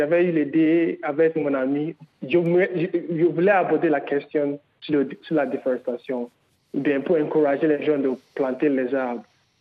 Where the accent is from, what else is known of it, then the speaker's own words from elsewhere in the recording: Nigeria; moved away as an adult; now in Ouagadougou, Burkina Faso; J'ai quitté le Nigeria pour Ouaga, pour Burkina, juste pour réaliser mon rêve de cinéma, en fait.